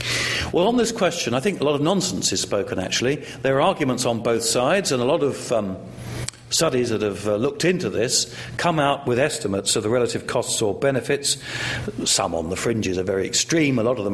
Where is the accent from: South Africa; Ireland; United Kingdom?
United Kingdom; although I'm British, I'm very much a pro-European.